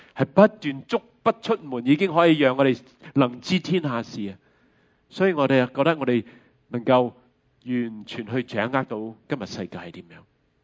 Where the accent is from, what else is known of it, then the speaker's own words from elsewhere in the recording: New Territories, Hong Kong; 我和师母呢可能在新界长大，